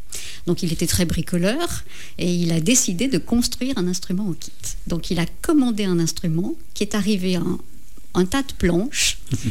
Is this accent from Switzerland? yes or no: yes; Switzerland; now in France; Oui, mais je suis suisse également, donc c'était très compliqué d'aller jusque-là.